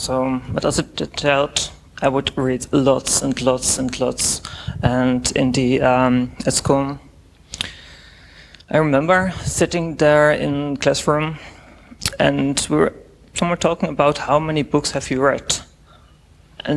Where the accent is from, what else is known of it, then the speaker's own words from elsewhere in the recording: Netherlands; English is a second language; because I was raised in the Netherlands, so you start learning English pretty soon because you have to survive.